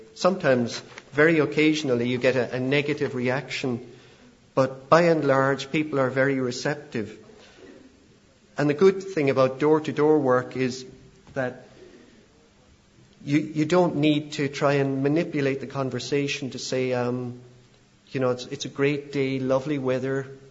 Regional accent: Carrigaline, Munster, Ireland; I grew up in Carrigaline, where I still live, and it was a very rural village when I was growing up

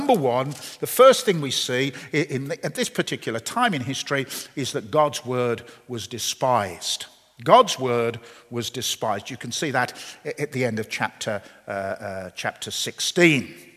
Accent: England, United Kingdom; and I am an Englishman, so I can make mistakes.

